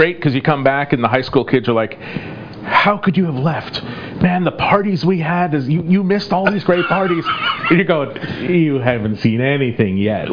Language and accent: English; Manhasset, New York, United States; I grew up in Manhasset. I mean, obviously, I grew up on Long Island, but really...